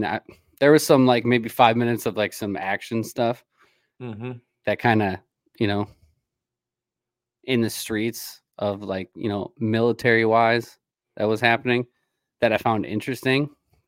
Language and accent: English; United States; I'm not Jewish. I'm not anything. I'm American and I'm pro-Jesus.